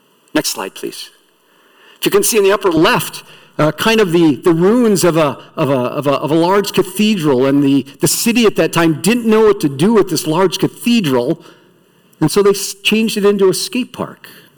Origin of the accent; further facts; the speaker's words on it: Iowa, United States; I grew up in Iowa.